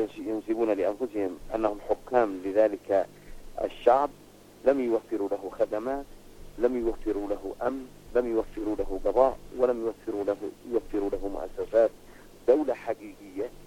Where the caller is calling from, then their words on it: Sanaa, Amanat Al Asimah, Yemen; أن بعض الأشخاص هنا في صنعاء، وأنا أحدثك الآن من صنعاء